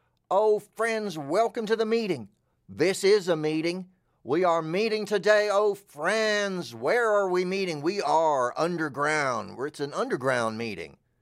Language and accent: English; Florida, United States; So I can't remember because I come from North Florida where there is a Mariana and a Marietta, Georgia.